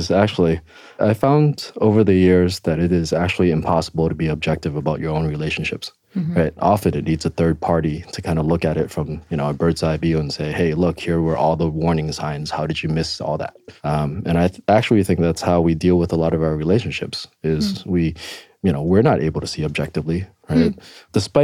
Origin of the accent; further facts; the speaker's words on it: Boston, Massachusetts, United States; also born or lived in China; now in New York, United States; I grew up in Boston.